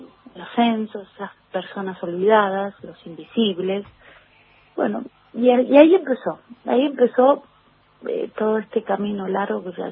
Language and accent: Spanish; Mendoza, Argentina; yo soy mendocina